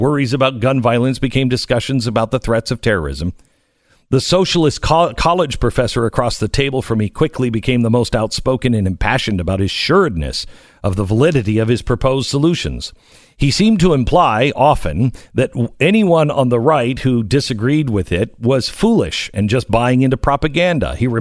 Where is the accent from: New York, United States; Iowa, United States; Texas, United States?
Texas, United States; Dallas; our shared experience of growing up in South Dallas and swapping locations of our favorite barbecue locations.